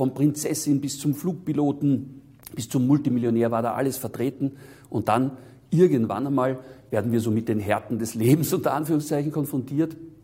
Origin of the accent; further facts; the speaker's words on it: Vienna, Austria; Ich bin in Wien aufgewachsen, in sehr einfachen Verhältnissen. Ich sage jetzt mal in einer der schönsten Städte der Welt, aber in einem der ärmsten Bezirke dieser Stadt.